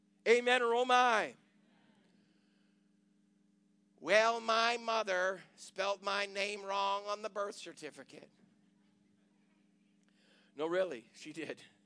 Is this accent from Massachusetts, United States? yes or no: yes; Phillipston, Massachusetts, United States; And one day I decided to tell them where I came from. I came from Phillipston, Massachusetts. A little town, everybody knows your business. Outside of Boston.